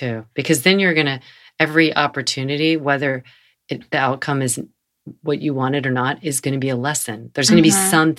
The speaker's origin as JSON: {"language": "English", "region": "North Carolina", "country": "United States", "said": "I'm from North Carolina, but it is really precious."}